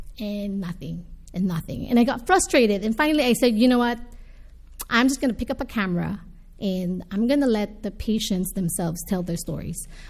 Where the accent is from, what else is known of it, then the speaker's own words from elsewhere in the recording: Philippines; born there; I would say it started really from where I was born. I was born in the Philippines, and it's a developing country.